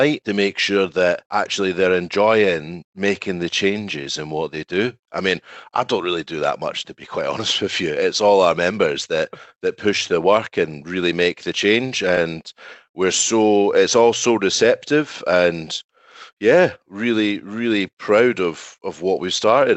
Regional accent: Edinburgh, Scotland, United Kingdom; I'm from Edinburgh myself. I'm born and bred in the city.

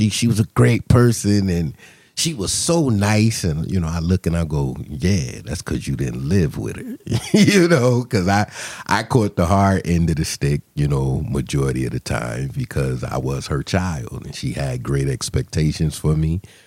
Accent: New Haven, Connecticut, United States; born or raised there

